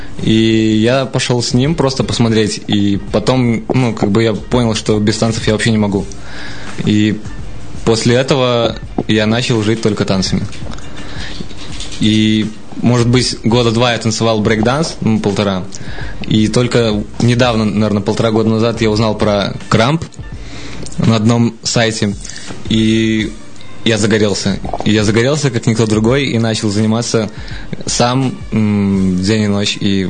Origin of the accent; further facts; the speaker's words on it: Minsk, Belarus; Родился в Минске, учился в школе. Обычная школа, самая преступная, наверное, в городе была, во Фрунзенском районе.